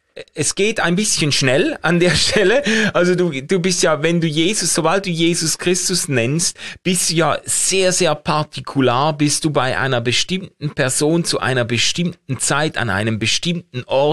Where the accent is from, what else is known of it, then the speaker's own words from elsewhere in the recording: Basel, Basel-Stadt, Switzerland; ich komme ja aus Basel, da ist das Breitensport Rheinschwimmen